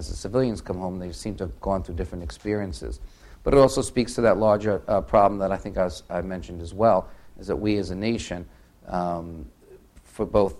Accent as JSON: {"language": "English", "town": "New York City", "region": "New York", "country": "United States", "said": "But even I come from New York City, where we had the horror of 9/11."}